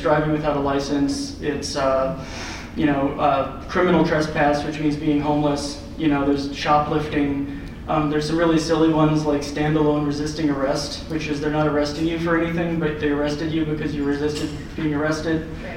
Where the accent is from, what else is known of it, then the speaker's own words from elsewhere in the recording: Houston, Texas, United States; I'm from Houston, representing Houston DSA.